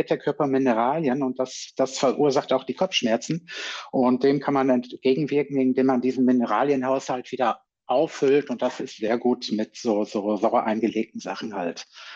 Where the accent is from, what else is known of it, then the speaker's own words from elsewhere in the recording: North Rhine-Westphalia, Germany; Hier im Münsterland, wo ich herkomme, wird ja auch Karneval gefeiert, aber es ist eher ein bisschen bedächtiger.